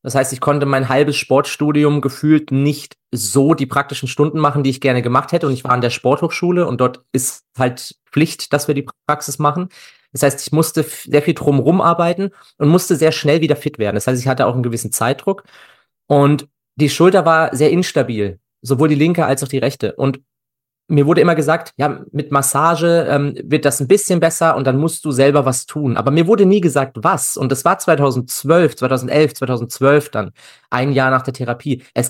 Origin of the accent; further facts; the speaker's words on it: Freiburg, Baden-Württemberg, Germany; Ich bin aus Freiburg im wunderschönen Breisgau im Südschwarzwald und wohne da mit meiner Frau und meinem kleinen Kind.